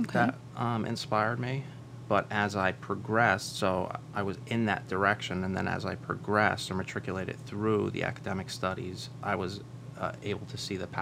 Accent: Clifton, New Jersey, United States; Believe it or not, Daniel, I grew up right here in Clifton, New Jersey, and I loved growing up here.

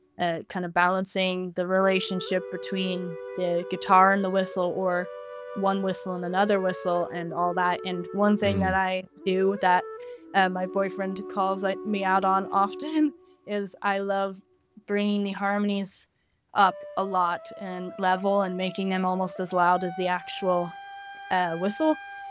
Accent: California, United States; now in Dublin, Ireland; I'm from California originally, and I'm based in Dublin, Ireland, and that's where I am at the moment.

